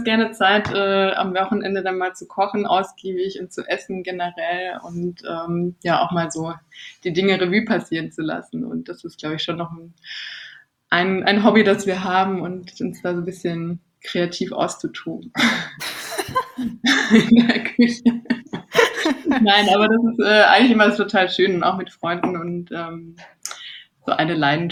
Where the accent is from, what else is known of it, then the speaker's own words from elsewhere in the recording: Rhineland-Palatinate, Germany; Ich komme aus der Südpfalz, und da gibt es eigentlich nichts anderes.